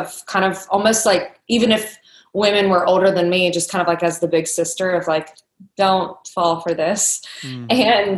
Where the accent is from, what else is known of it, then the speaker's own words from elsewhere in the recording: Kentucky, United States; When I was growing up in Kentucky, everybody knew me as, you know, I was involved in school and loved school, but I was the singer.